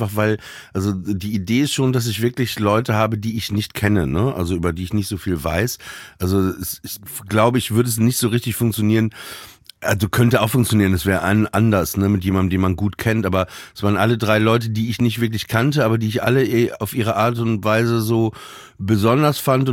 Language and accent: German; Papenburg, Lower Saxony, Germany; ich komme aus Papenburg im Emsland.